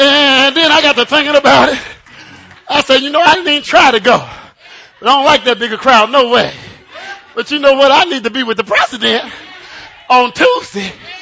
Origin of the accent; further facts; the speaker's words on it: United States; I'm glad that I am an American. I'm glad that I'm a black man that know about the struggle.